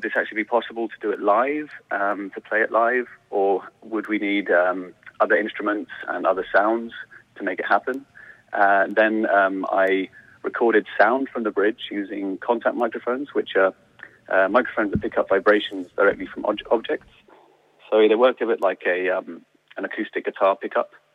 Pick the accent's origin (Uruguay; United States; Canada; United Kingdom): United Kingdom; Bristol, South West England; moved away as an adult; now in Ireland; I'm an immigrant myself. I'm from England, from Bristol, in the southwest of England. I've lived here about 5 years now.